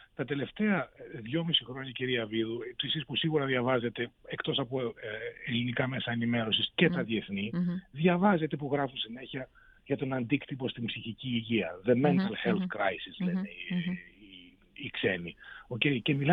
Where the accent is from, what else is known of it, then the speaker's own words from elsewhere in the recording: Greece; εμείς ως Έλληνες που ζούμε τόσο δύσκολες στιγμές